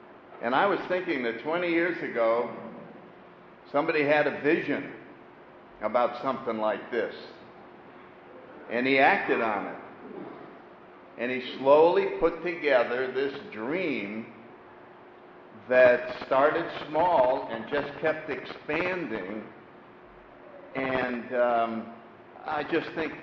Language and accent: English; New Haven, Connecticut, United States; As I said, I grew up in New Haven, Connecticut a long, long time ago.